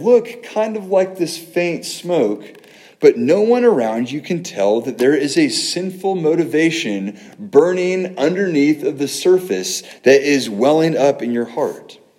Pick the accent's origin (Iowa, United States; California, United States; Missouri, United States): California, United States; Noelle and I are used to wildfires. We're from California